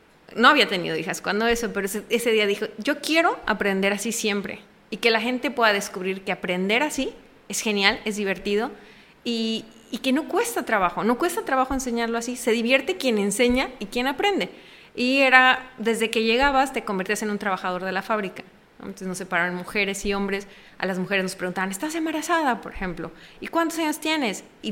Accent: Mexico; lo vi en México, pero creo que fue aún más emocionante, ¿no? Saber que mi sueño empezó allá y logré verlo, pues, en mi país.

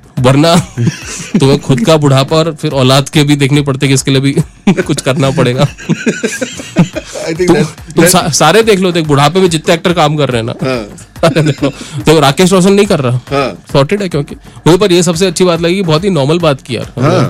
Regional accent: Jamnagar, Gujarat, India; मैं जामनगर में पला बड़ा हूँ.

